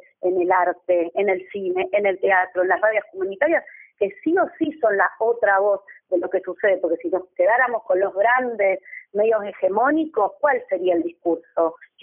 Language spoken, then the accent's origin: Spanish; Argentina; sino como argentinos, como un derecho fundamental